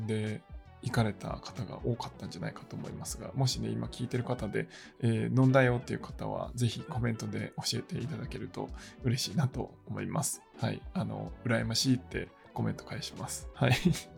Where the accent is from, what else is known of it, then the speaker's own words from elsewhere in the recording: Fukuoka, Japan; どっから来たんですかみたいなね、福岡から来ましたっていう話で